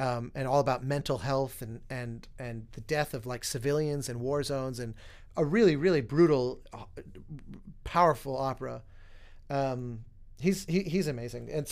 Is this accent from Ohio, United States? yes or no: no; Colorado, United States; Because I was definitely told those same things growing up in Colorado. I was the only composer anybody ever met.